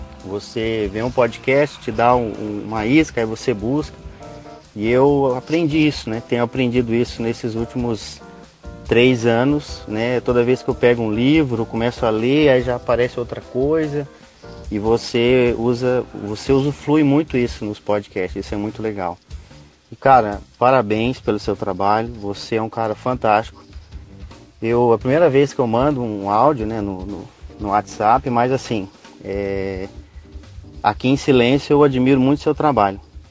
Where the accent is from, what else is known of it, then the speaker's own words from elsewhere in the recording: Campos Gerais, Minas Gerais, Brazil; Sempre que eu vou lá na minha cidade natal, que é no sul de Minas, Campos Gerais